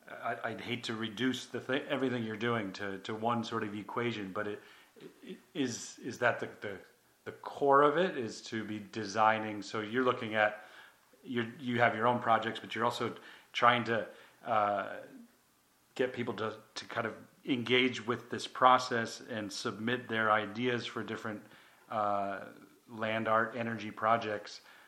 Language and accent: English; Connecticut, United States; Just I grew up in Connecticut